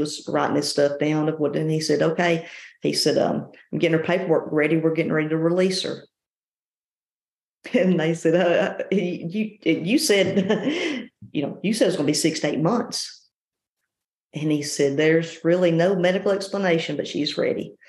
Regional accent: Carthage, Texas, United States; I started law enforcement in 1995 in Carthage, Texas, which was my hometown.

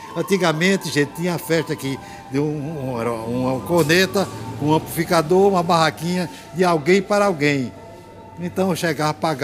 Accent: Nazaré da Mata, Pernambuco, Brazil; porque eu sou nascido, criado e vivido aqui em Nazaré da Mata, por onde eu digo, na nossa cidade.

